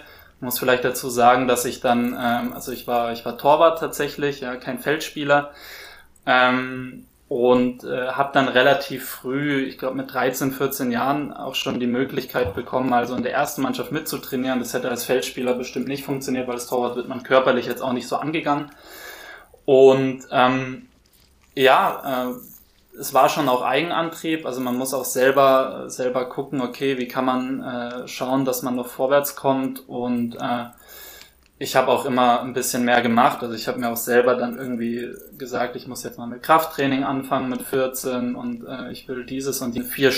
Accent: Hamburg, Germany; born there; ich bin in Hamburg geboren ursprünglich, bin ein großer HSV-Fan

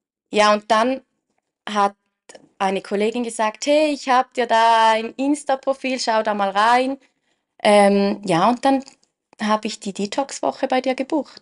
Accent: St. Gallen, Switzerland; Ich komme aus der Region St. Gallen.

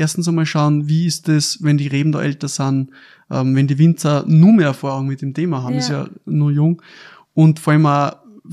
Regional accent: Lower Austria, Austria

